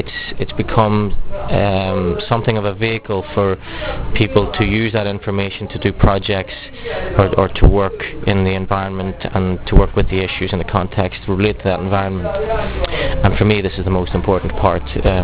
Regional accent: Belfast, Northern Ireland, United Kingdom; which I didn't feel I got a very clear picture of growing up in Belfast.

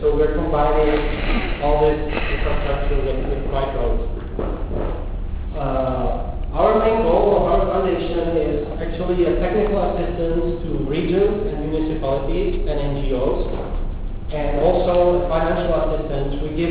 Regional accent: Prague, Czechia; I'm from Prague.

